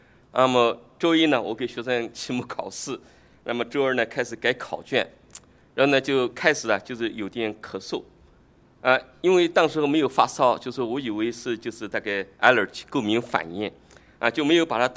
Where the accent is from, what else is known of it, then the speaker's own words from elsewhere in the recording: Jiangsu, China; 我们在我的家乡呢，江苏老家那边呢有一个说法